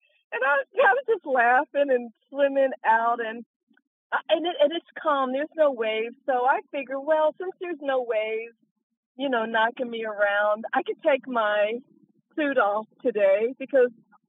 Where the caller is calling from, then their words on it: Florida, United States; So I'm calling from Florida. I'm so happy to be here.